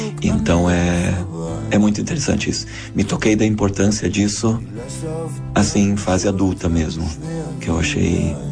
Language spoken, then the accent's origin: Portuguese; Brazil; first language Hunsrückisch; Portuguese is a second language; a minha primeira língua é Hundsrückisch. Né, que meus pais falam até hoje.